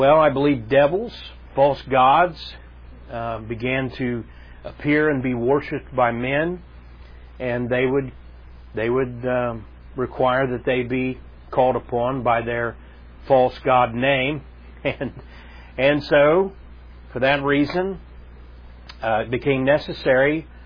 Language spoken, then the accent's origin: English; England, United Kingdom; I am English, and I'm going to call on the name of the Lord Jesus.